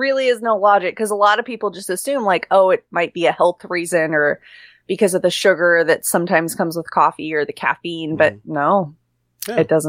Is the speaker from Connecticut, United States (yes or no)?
no; Utah, United States; I grew up in Northern Utah, Rocky Mountains, ski resorts, Great Salt Lake. That was home.